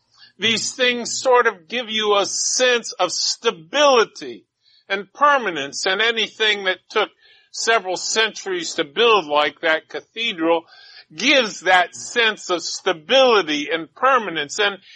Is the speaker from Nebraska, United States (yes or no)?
yes; Omaha, Nebraska, United States; Whenever I go back to my hometown in Omaha, Nebraska, they've always torn down something that was a familiar landmark, and now I hardly recognize parts of that city where I grew up.